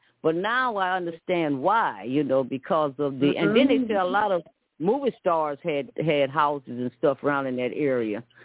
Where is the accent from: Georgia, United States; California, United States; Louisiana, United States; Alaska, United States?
Louisiana, United States; New Orleans; born there; I was born in New Orleans, but I got some brothers and sisters that was born right here in the back room of the house